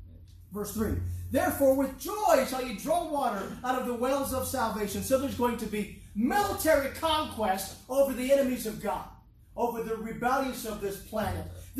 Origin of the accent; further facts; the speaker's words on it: United States; Listen, I'm an American. I have a blue passport.